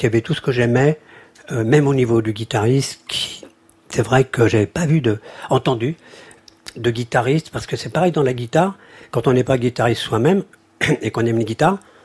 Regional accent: France; moi, je suis français, je chante en français

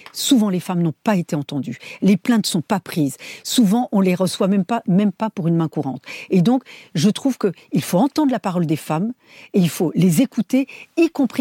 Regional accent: France; Je suis française

